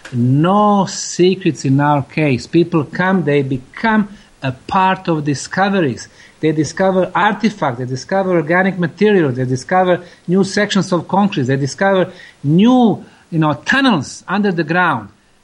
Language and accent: English; Houston, Texas, United States; Hello, Houston. I'm from Houston also.